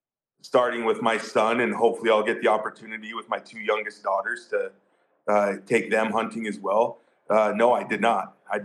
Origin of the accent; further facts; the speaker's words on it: Pacific Northwest, United States; Growing up in the Pacific Northwest, he obviously loved salmon fishing and steelhead fishing